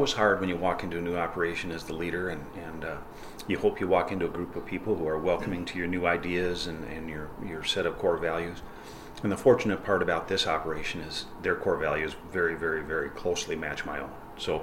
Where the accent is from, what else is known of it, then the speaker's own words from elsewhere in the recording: Minnesota, United States; But I grew up in Minnesota and ran marinas in the northern Minnesota area for my entire life.